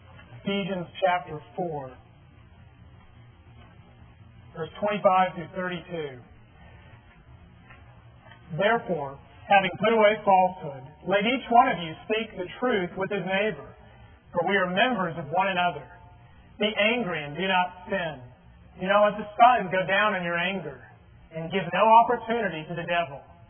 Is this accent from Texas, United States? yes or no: yes; El Paso, Texas, United States; Now, you know, we grew up in El Paso. El Paso, it's that city, you know, way out west, 800 miles, basically, from here